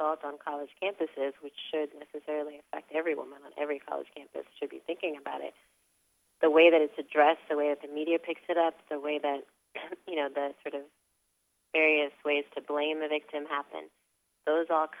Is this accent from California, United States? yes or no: yes; Los Angeles, California, United States; I know a lot of the people who are coming, you know, I'm from Los Angeles